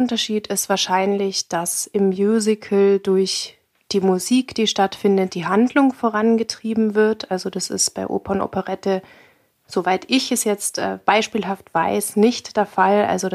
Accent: Bavaria, Germany; Ja, ich bin ja gebürtig im Landkreis Rosenheim aufgewachsen und deswegen switch ich sofort hinein, wenn ich jemanden gegenüber sitze, der halt Mundart spricht.

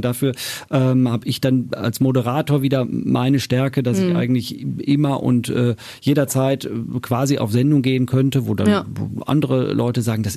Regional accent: Hattingen, North Rhine-Westphalia, Germany; Und ich kam so ein bisschen vom Land, so Richtung Hattingen, ne, kennt man hier im Ruhrgebiet.

